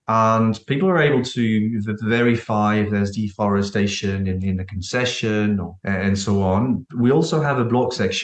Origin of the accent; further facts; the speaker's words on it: France; English is a second language; So I came back to my home country in France, and I set up the company, The Tree Map, in a bit of a rush.